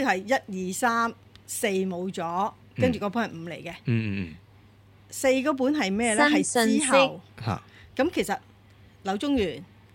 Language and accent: Chinese; China; 那我没理由作为一个中国人